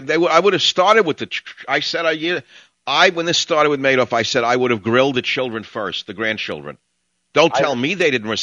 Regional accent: San Francisco, California, United States; Jack, San Francisco, my hometown, ding, ding, Rice-A-Roni.

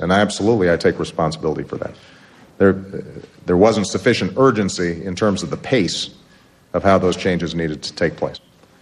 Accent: Hawaii, United States; I grew up in Hawaii, where the ocean is sacred.

